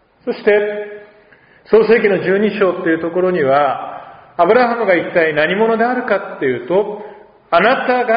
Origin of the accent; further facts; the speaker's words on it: Oita, Japan; 私大分出身なんですけど、大分育ち、別府湾ですね